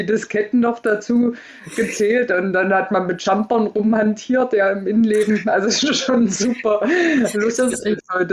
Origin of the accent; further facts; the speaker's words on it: Erfurt, Thuringia, Germany; bei uns in Erfurt, ich bin in Erfurt groß geworden